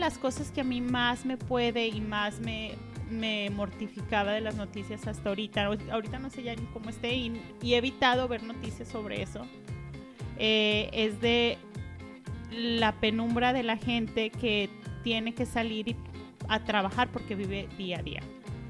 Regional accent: Mexico; yo soy de México

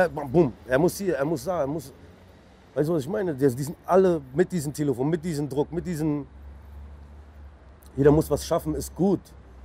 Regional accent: Berlin, Germany; Charlottenburg. Aber ob die Leute mir nicht glauben oder nicht, ich bin in Zehlendorf geboren.

